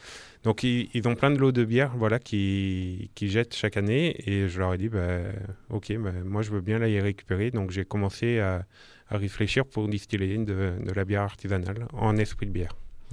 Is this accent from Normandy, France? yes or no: no; Nouvelle-Aquitaine, France; also born or lived in Dordogne / Paris / Ardèche; now in Valence, France; J'ai navigué plusieurs fois en France, je suis né en Dordogne, j'ai grandi en Limousin, j'ai fait 3 ans sur Paris et je suis arrivé en 2012 en Ardèche et maintenant je suis à Valence.